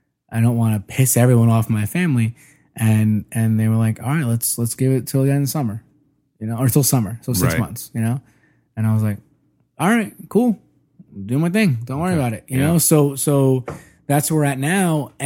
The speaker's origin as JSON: {"language": "English", "region": "New Jersey", "country": "United States", "tie": "born or raised there", "said": "In growing up in Jersey."}